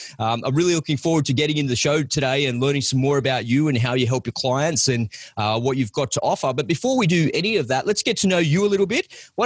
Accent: Sydney, New South Wales, Australia; And at the time, I went off to HMAS Cerberus down in Melbourne. And I'm from Sydney.

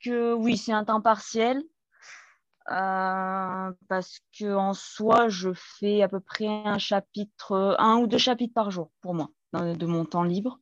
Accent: Auvergne-Rhône-Alpes, France; moved away as an adult; now in South Korea; je viens d'Ardèche. Donc vraiment petite ville d'Ardèche. Je suis partie faire mes études à l'autre bout de la France, à La Rochelle

